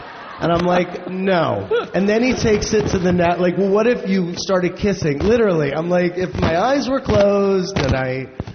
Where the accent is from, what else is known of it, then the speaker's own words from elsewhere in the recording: St. Louis, Missouri, United States; And I hated Mexican food at the time because I was from St. Louis.